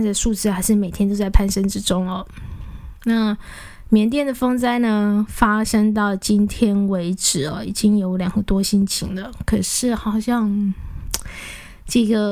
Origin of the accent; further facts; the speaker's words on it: Taiwan; 我长这么大了，我当然知道我自己是哪里人了。我生在台湾呢，我长在台湾了，我在台湾长大，我拿的是台湾的护照，不需要去怀疑了，我就是台湾人了。